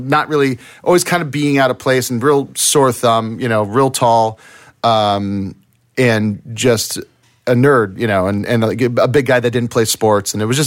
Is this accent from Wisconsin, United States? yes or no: no; Hawaii, United States; And I was a, you know, big, fat, white kid growing up in Hawaii.